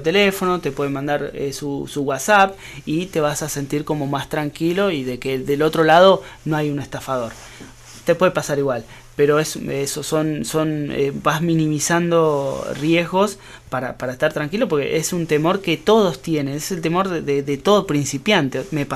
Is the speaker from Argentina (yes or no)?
yes; Argentina; la moneda que bueno que nos respalda como argentinos es el USDT